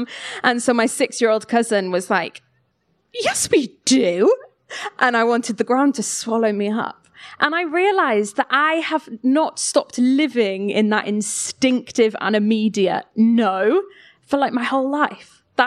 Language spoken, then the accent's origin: English; Wales, United Kingdom; I'm originally from West Wales, Pembrokeshire in West Wales.